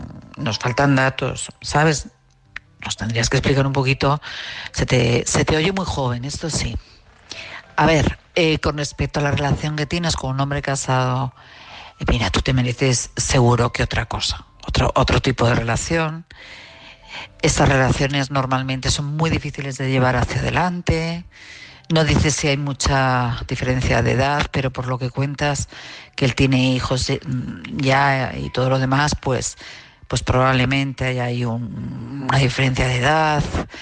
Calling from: Madrid, Community of Madrid, Spain; de Madrid.

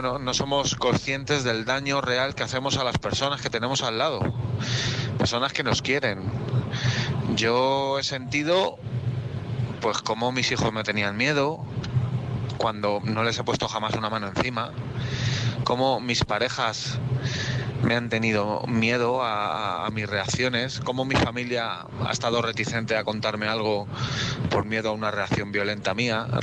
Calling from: Madrid, Community of Madrid, Spain; de Madrid.

